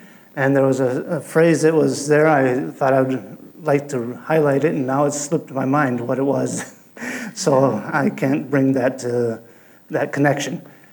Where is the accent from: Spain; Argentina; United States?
Spain; also born or lived in Germany; I grew up in Spain. I came to Spain. I was almost 2 years old, and I was born in Germany just to confuse. So I'm German by birth. I'm American by passport and Spanish at heart.